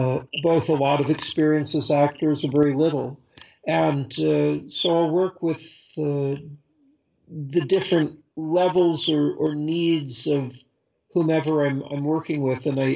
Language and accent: English; Los Angeles, California, United States; also born or lived in New York, United States; I was born in New York, but I only lived there till a very young age, and then moved to Los Angeles.